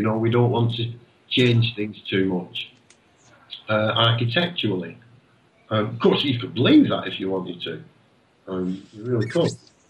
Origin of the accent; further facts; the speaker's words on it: Ashton-under-Lyne, North West England, United Kingdom; This is all over my hometown here in Ashton, Ashton-under-Lyne, just outside Manchester, you can see it quite clearly.